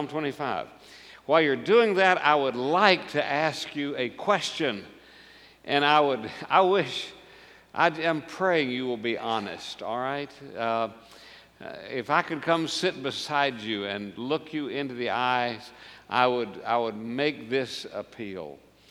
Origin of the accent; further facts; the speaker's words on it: Kansas City, Missouri, United States; I grew up in Kansas City, went to Northeast High School and Junior High School and Gladstone Grade School.